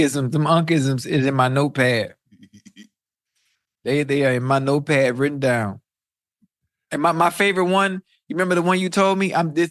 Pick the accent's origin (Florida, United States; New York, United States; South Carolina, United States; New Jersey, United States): Florida, United States; Miami; frequent the strip club, so it's not a really part of my repertoire and what I like to see, even though I'm from Miami.